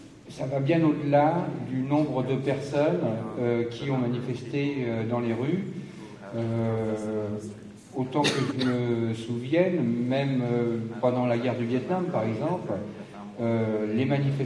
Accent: France; Alors, paradoxalement, je suis français

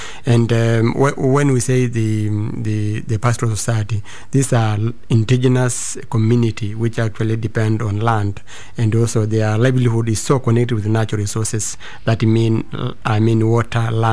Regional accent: Arusha, Tanzania; I come from Tanzania. I'm particularly living in one of the districts called Ngorongoro area in northern Tanzania.

